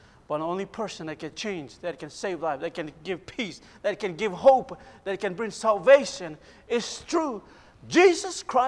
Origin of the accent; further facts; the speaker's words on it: Papua New Guinea; A lot of times people ask me and say, so you were born and raised in New Guinea, that's why you're going back. I say, I used to be